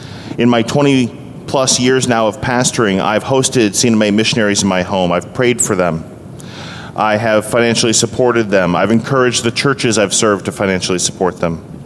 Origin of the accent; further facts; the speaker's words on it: New England, United States; Growing up in New England, I didn't grow up with Bible teaching by default in the culture.